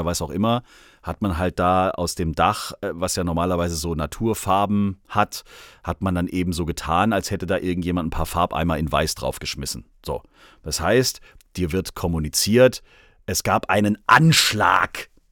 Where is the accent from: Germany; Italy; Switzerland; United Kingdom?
Germany; Stuttgart, Baden-Württemberg; Also ich war ja noch nie, das muss man auch mal sagen, ich war als Stuttgarter noch nie